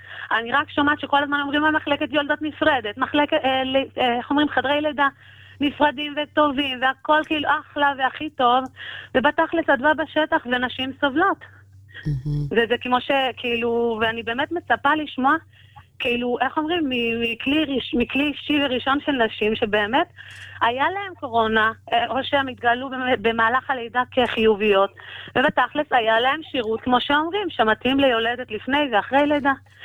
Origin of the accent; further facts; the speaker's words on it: Jerusalem, Jerusalem District, Israel; אני ירושלמית.